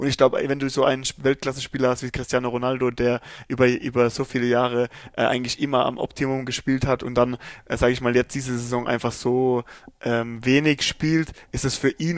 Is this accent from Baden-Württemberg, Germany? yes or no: yes; St. Leon-Rot, Baden-Württemberg, Germany; Ja, genau, wir kommen aus Roth, aus so St. Leon Roth heißt der Ort.